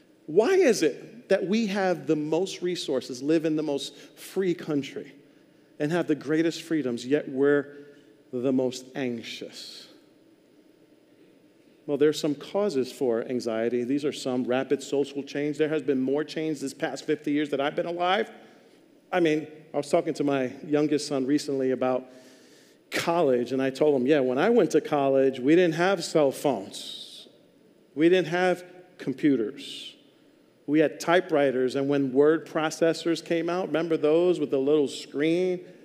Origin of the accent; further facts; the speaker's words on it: New York, United States; I love New York. I'm from New York, raised there. I love it.